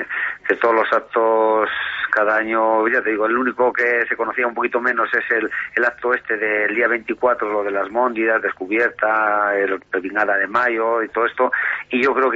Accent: San Pedro Manrique, Castile and León, Spain; invitaros a todos a que visitéis mi pueblo, hombre, en San Pedro Manrique

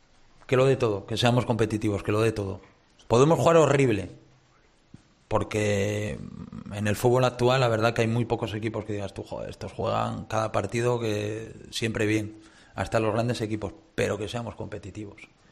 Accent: Gijón, Asturias, Spain; Si es que en Gijón no pedimos mucho más, los asturianos somos así, los del Sporting más.

